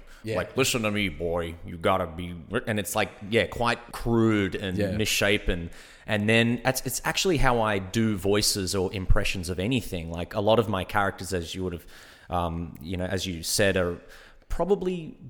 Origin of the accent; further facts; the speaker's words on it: Earlwood, New South Wales, Australia; I grew up in Earlwood, which I think is basically Little Greece. Like, it's my grandparents still have a house there. We've moved from Earlwood since